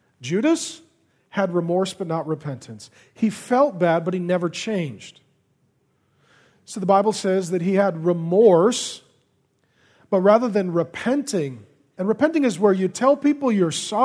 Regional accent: Ireland; I'm Irish. We have intimacy issues.

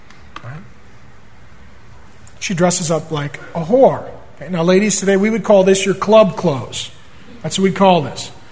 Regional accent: SeaTac, Washington, United States; I grew up in SeaTac down in South Seattle, right by the airport. I grew up the street from the Deja Vu strip club.

